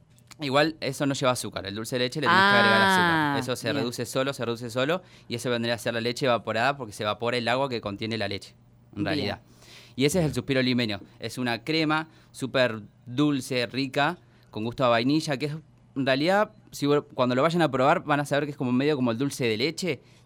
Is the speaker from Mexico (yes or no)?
no; Zapala, Neuquén, Argentina; Bueno, yo soy cocinero, soy de acá de Zapala, nací acá en Zapala, estudié en Neuquén.